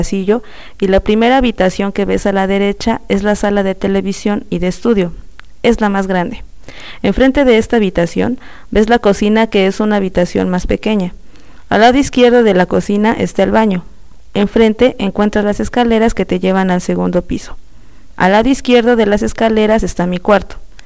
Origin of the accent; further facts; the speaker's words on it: Mexico; Hola, soy mexicana.